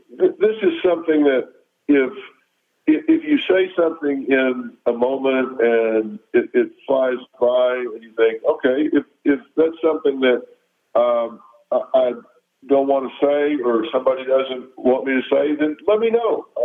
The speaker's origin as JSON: {"language": "English", "region": "Mexico City", "country": "Mexico", "said": "I'm from Mexico City. I'm Mexican. Am I supposed to be offended by the fact that I'm a Mexican?"}